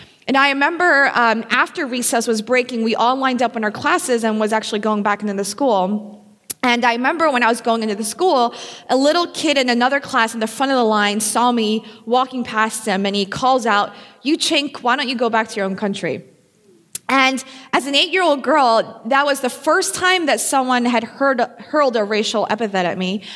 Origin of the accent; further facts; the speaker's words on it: Philadelphia, Pennsylvania, United States; now in Baltimore, United States; But before Baltimore, I actually was born and raised in Philadelphia. And being a girl from Philly makes me a diehard Philly sports fan